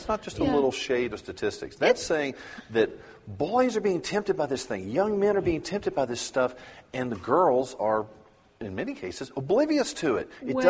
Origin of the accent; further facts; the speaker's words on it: the South, United States; we're from the South. We're from the Bible Belt, right?